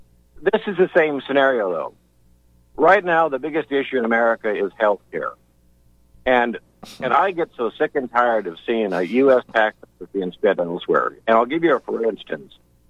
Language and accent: English; Las Vegas, Nevada, United States; But I'm from Vegas originally, and I hung around with … My dad was a big casino manager there